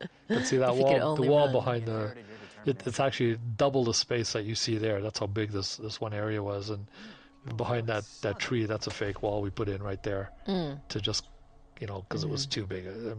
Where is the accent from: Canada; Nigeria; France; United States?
Canada; because I'm a Canadian, or was at one point